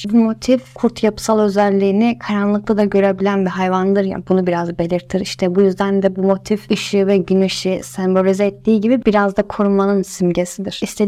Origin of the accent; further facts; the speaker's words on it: Ankara, Turkey; bir Ankaralı olarak